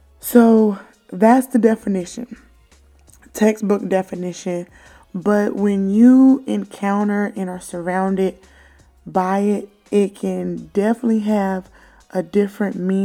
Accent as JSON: {"language": "English", "town": "Camden", "region": "South Carolina", "country": "United States", "said": "I am from Camden, South Carolina, and I experienced gentrification on a very small scale"}